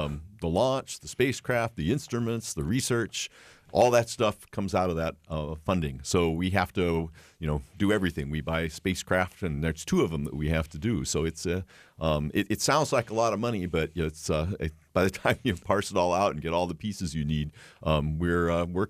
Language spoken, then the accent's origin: English; California, United States; I grew up in California, not in Iowa, and went to Berkeley as an undergrad